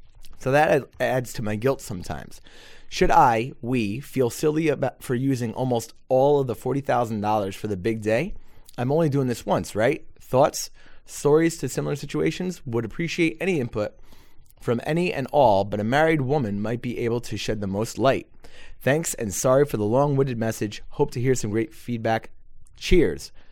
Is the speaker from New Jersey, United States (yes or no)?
yes; New Jersey, United States; I am 34. I have a 36-year-old brother and a 33-year-old sister, and we are from South Jersey, right outside of Philly